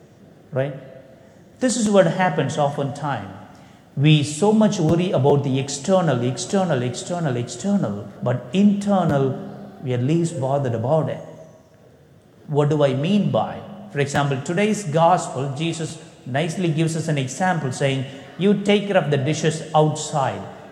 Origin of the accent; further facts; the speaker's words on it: India; now in United States; I am from India and I am in St. Louis Center.